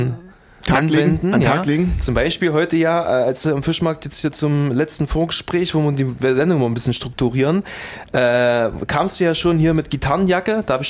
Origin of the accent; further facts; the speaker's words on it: Halle, Saxony-Anhalt, Germany; aus meiner Heimatstadt Halle